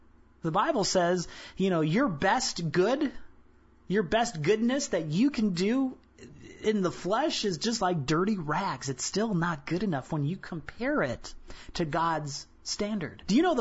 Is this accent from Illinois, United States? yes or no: yes; Chicago, Illinois, United States; I grew up in Chicago.